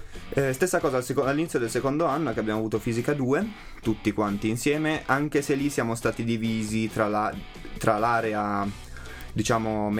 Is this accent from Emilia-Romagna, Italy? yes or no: no; Milan, Lombardy, Italy; vengo da Milano e sono uno studente del terzo anno di autoveicolo.